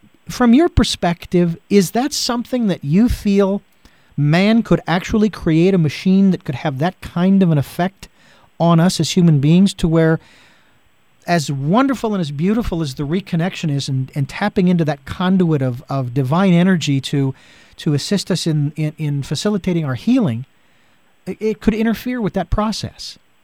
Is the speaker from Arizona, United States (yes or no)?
yes; Phoenix, Arizona, United States; Of course, I'm from Phoenix, and anything down below 70 degrees, I love.